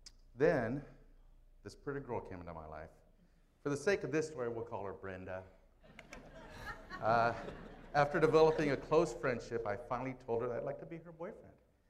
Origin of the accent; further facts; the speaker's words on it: Lemoore, California, United States; also born or lived in Japan / Long Beach, United States / San Jose, United States / Okinawa, Japan; I was born in Japan. I moved to Long Beach, then to San Jose, then to Lemoore, then to Okinawa, and then finally back to Lemoore. And that's all before I was 14.